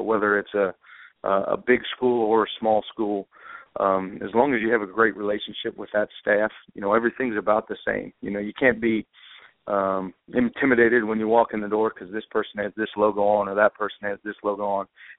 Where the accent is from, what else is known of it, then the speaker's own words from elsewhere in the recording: Midwest, United States; I'm from the Midwest, and there's not a lot of spring ball up there.